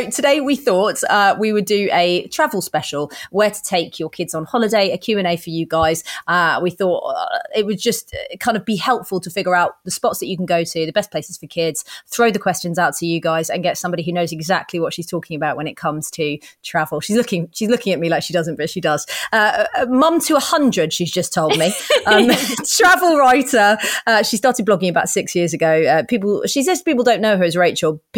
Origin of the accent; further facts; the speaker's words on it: Kenya; And like I grew up in Kenya, so travel's been a big part of my life.